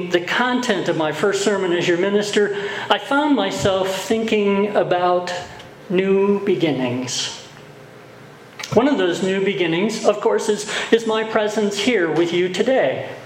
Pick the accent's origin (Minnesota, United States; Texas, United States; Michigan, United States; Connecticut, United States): Michigan, United States; also born or lived in Montana; While I was born and raised in Michigan, I consider Montana home.